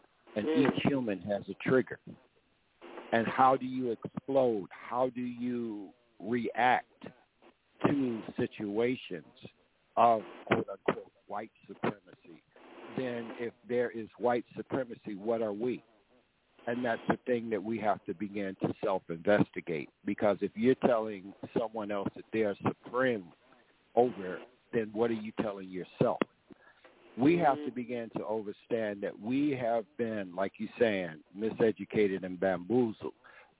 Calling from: Georgia, United States; I'm calling you that I sit on these stolen lands in Georgia from the Muscogee Creek Nation.

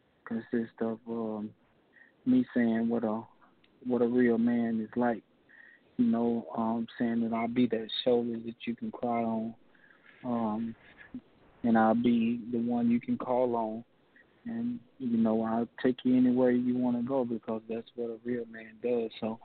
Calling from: Decatur, Mississippi, United States; I am calling from Decatur, Mississippi.

